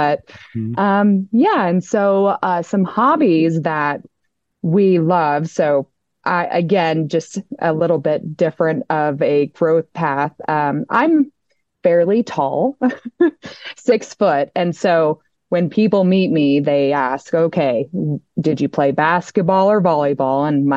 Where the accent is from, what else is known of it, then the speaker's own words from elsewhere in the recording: Denver, Colorado, United States; Denver seems to be a big city, but we all just say we're from Denver at that point.